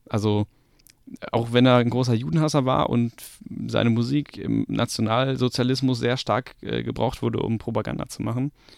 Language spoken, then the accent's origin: German; Münster, North Rhine-Westphalia, Germany; Ja, also ich bin aufgewachsen in Münster, Nordrhein-Westfalen. Münster, sehr schöne Stadt, Studentenstadt übrigens, Fahrradstadt.